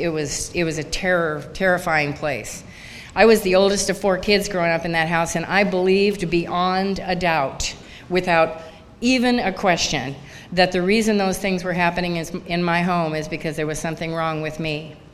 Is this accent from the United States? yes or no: yes; Montana, United States; I grew up in Montana. I am a Montana drunk.